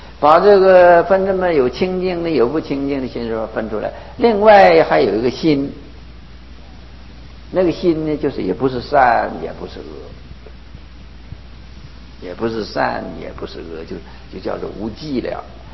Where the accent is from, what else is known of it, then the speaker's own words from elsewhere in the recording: Northeast China, China; 这我是东北人